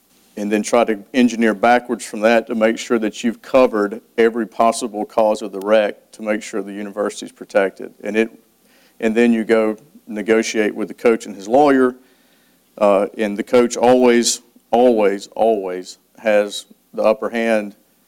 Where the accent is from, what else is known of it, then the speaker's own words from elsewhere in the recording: Birmingham, Alabama, United States; I'm from Birmingham.